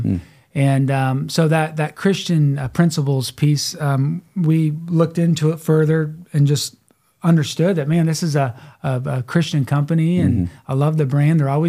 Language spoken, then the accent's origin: English; Jackson, Michigan, United States; So I grew up in Jackson, Michigan.